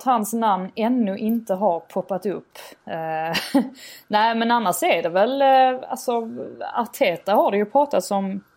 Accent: Sweden; Det är ju lite häftigt ändå, alltså som svensk.

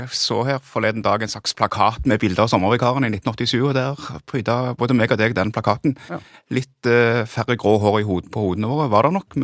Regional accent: Stavanger, Rogaland, Norway; bli sjefredaktør i Stavanger Aftenblad, som tross alt var den store avisen i min hjemby

